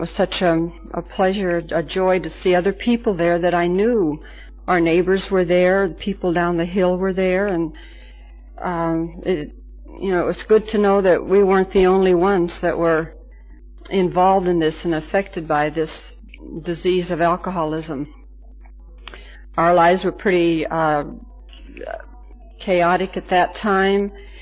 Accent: Sheridan, Wyoming, United States; now in Australia; I'm from Sheridan, Wyoming.

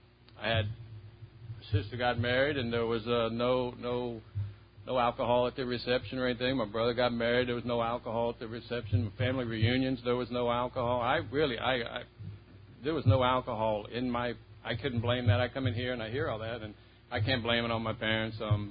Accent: Columbus, Ohio, United States; born or raised there

